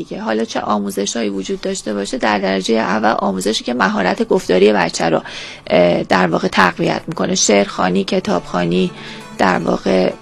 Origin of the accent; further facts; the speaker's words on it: Iran; first language Azerbaijani; Persian is a second language; من خودم آذری زبان هستم، تا 7 سالگی از طریق رادیو تلویزیون در واقع فارسی رو یاد گرفتم و کامل یاد گرفتم، معمولا خب بدون لهجه صحبت میکنم.